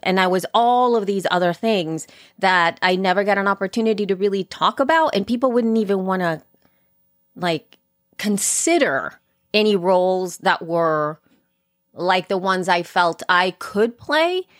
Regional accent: El Salvador; now in Los Angeles, United States; And I happened to be from El Salvador. So I was an immigrant from El Salvador, who was teaching yoga in LA, and I decided to make a podcast.

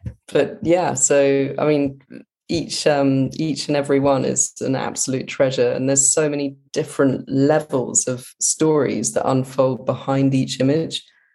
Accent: United Kingdom; which, you know, really being British, I guess it made sense as well to start at home.

